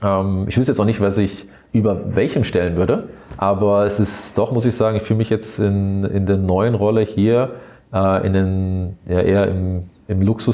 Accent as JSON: {"language": "German", "country": "Austria", "moved": "yes", "said": "aus Österreich kommend und im Imperial groß geworden in der Luxushotellerie"}